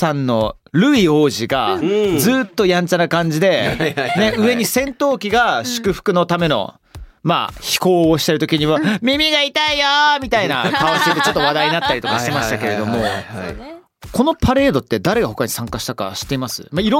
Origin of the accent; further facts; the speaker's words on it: United Kingdom; やっぱりその父親がイギリス人でイギリスで育った僕からすると